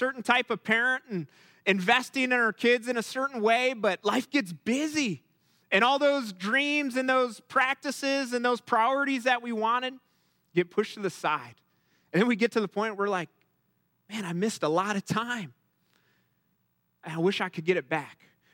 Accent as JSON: {"language": "English", "town": "Cleveland", "region": "Ohio", "country": "United States", "tie": "born or raised there", "said": "and I've born and raised in Cleveland, but we've been very close our whole lives."}